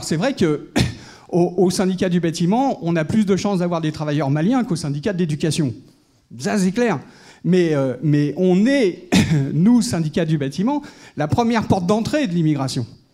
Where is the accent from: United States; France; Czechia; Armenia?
France; Donc, en tant que Français, on est quand même aussi intéressé par la question.